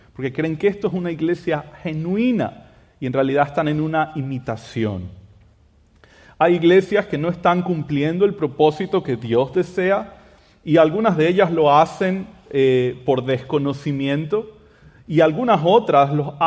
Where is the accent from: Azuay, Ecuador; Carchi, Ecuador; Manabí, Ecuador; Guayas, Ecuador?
Guayas, Ecuador; Guayaquil; yo soy de Guayaquil, Ecuador, y quería contarles algo a manera de introducción acerca de mi ciudad.